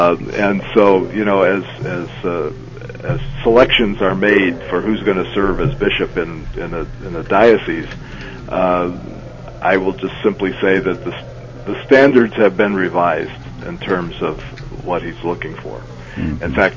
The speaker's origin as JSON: {"language": "English", "region": "Illinois", "country": "United States", "said": "I'm from Illinois originally, and attended the seminary."}